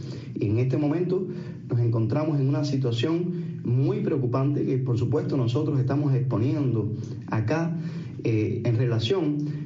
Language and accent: Spanish; Cuba; especialmente los que somos cubanos, que no nos olvidamos de nuestras raíces, que seguimos allí espiritualmente